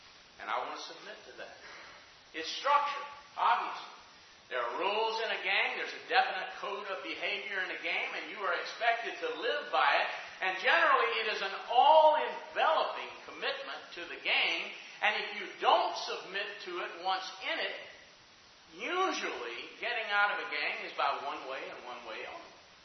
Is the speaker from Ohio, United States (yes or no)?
no; Decatur, Alabama, United States; My hometown of Decatur, Alabama, Wes knows very well, is not a huge town. I think it's up to about 70 to 75,000 people.